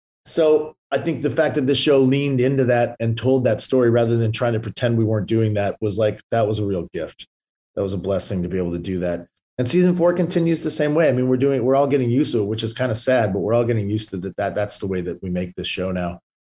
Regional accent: Vancouver, British Columbia, Canada; Will and I grew up in Vancouver together.

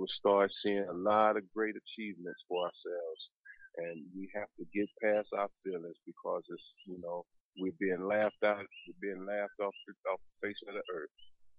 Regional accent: Minnesota, United States; I am from Minnesota, and I have I've been protesting against police brutality in Minnesota for a number of years.

